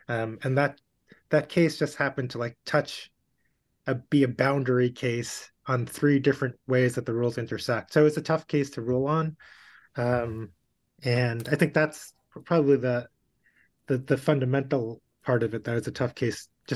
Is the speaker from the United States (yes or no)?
yes; New York, United States; born or raised there